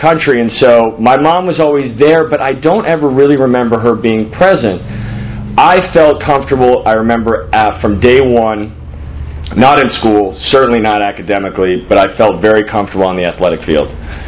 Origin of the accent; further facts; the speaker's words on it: Connecticut, United States; born there; so I was born in 1979 in Connecticut